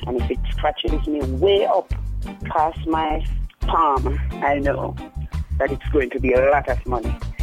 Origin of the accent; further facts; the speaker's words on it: Saint Elizabeth, Jamaica; and I'm from St. Elizabeth.